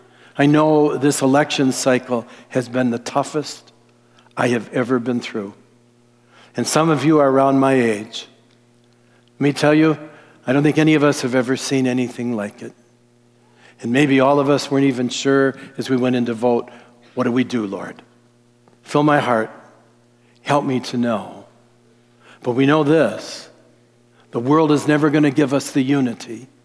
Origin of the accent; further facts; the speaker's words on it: Detroit, Michigan, United States; I come from the Lower East Side of Detroit. I know what it's like.